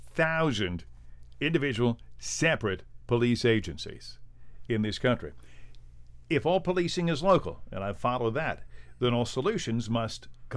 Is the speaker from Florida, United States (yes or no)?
no; Ohio, United States; I remember growing up in Heather Downs, down the street from where we are now at WGTE.